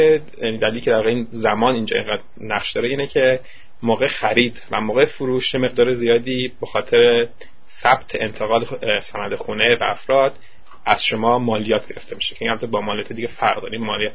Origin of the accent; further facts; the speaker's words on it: Iran; moved away as an adult; now in United States; ما که از ایران اومدیم و دانشجو خونه باشیم و روی ویزای دانشجویی هستیم